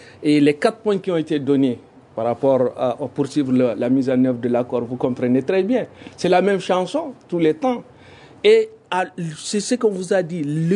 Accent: Mali; nous sommes tous des Maliens

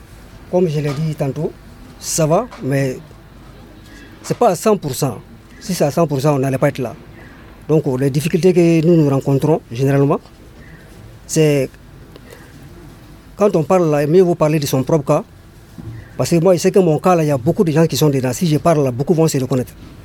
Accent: Bobo-Dioulasso, Hauts-Bassins, Burkina Faso; born there; je suis né à Bobo-Dioulasso, mais je suis d'origine malienne. Ça va faire 60 ans.

